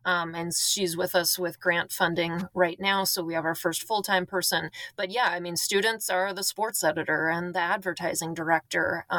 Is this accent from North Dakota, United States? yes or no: yes; North Dakota, United States; accent: North Dakota; I'm from a rural area in North Dakota. That's what my accent is for people who are listening.